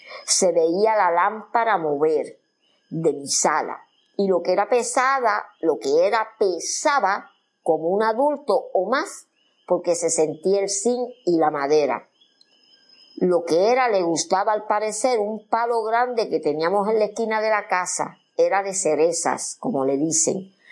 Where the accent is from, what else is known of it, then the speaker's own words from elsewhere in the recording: Ponce, Puerto Rico; Soy de Ponce.